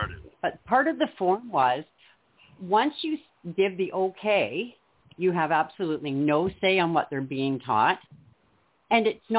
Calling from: Ontario, Canada; in Ontario.

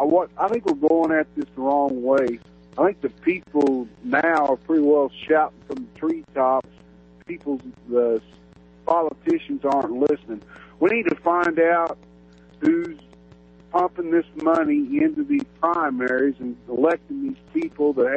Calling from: Cuba, Missouri, United States; Hey, Dave … calling from Cuba, Missouri.

